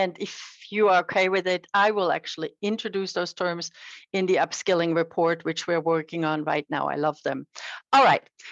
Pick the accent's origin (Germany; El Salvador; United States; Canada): Germany; English is a second language; which of course my accent gives away. I'm from Germany.